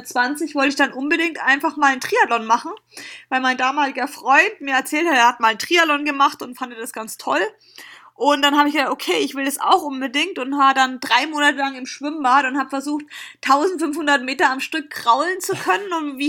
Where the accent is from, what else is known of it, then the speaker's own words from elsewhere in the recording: Bavaria, Germany; dass wir halt ja als Heimrennen, als Fränkin